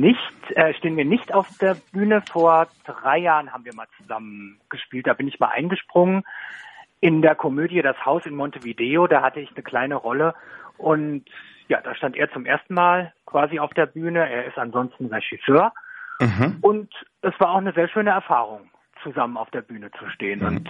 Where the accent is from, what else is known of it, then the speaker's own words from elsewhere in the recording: Germany; da ich ja im Spessart geboren bin, aus dem Spessart komme und den Film auch sehr gut kenne. Also ich bin quasi damit groß geworden